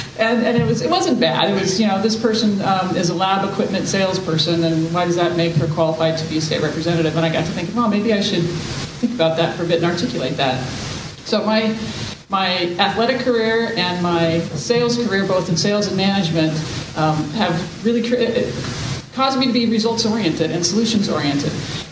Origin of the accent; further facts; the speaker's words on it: Tri-Cities, Washington, United States; also born or lived in Seattle / Spokane; I am a native Washingtonian. I was born in Seattle. I grew up in the Tri-Cities, and we moved to Spokane when I was a junior in high school